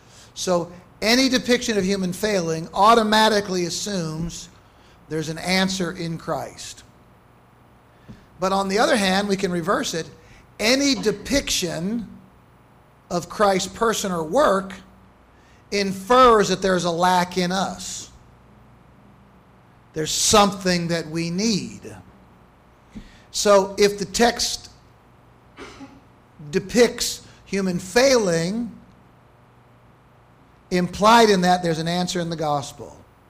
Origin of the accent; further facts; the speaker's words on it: St. Louis, Missouri, United States; Brian was formerly the president of Covenant Theological Seminary in my hometown of St. Louis.